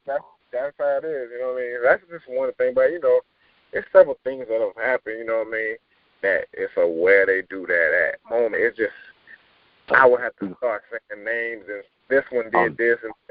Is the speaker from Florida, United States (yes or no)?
yes; Miami, Florida, United States; Like, we're both from Miami.